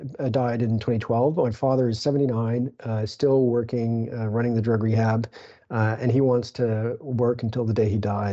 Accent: Madrid, Community of Madrid, Spain; English is a second language; I grew up in Madrid and just assumed everyone sounds like me.

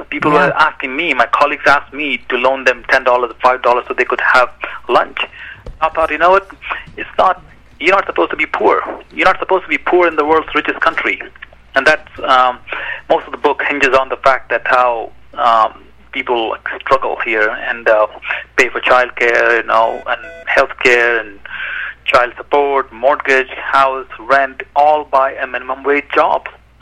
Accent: Lucknow, Uttar Pradesh, India; I grew up in India, in a town called Lucknow, 4 million people

